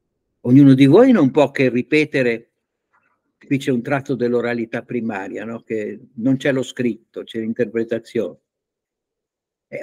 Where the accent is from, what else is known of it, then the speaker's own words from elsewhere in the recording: Bologna, Emilia-Romagna, Italy; born there; io sono nato a Bologna